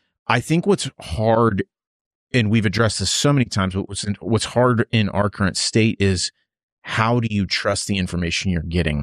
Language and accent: English; United States; So as an American, you know, and I don't know where you're listening from